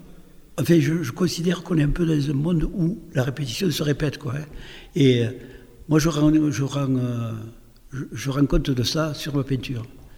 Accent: Béziers, Occitanie, France; born there; je suis quand même d'origine espagnole, même si je suis né à Béziers

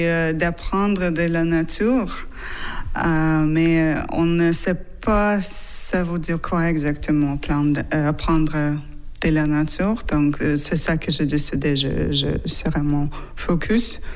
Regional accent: Russia; French is a second language; also born or lived in Canada; now in Berlin, Germany; je viens de Russie, mais j'habitais au Canada, donc je suis canadienne. Maintenant, j'habite à Berlin.

